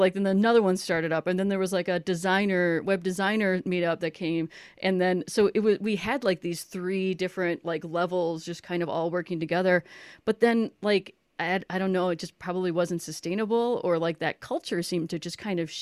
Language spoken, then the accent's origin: English; Milwaukee, Wisconsin, United States; I'm from Milwaukee, so I totally understand this.